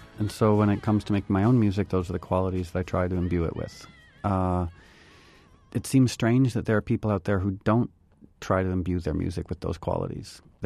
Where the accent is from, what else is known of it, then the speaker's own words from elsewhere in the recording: Darien, Connecticut, United States; First of all, I grew up dirt poor in Darien, Connecticut. My mom and I were on welfare and food stamps till I was 18